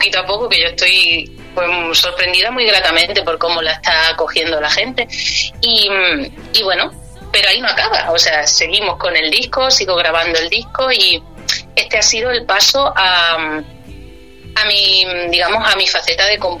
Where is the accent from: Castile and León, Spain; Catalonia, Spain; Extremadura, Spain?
Extremadura, Spain; Cáceres; also born or lived in Madrid; yo originariamente soy de Cáceres, del norte de Cáceres, ¿vale? Uh-huh. Pero bueno, he vivido también en Cáceres, en Malpartida de Cáceres y en Madrid, dos años y medio de vida, porque allí fue donde nací, pero que soy extremeña.